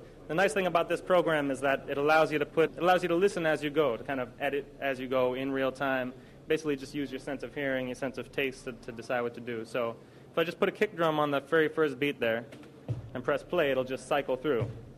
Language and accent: English; Boston, Massachusetts, United States; now in Jamaica; not the DJ, but you know, I come from Boston. I've been living in Jamaica from January now.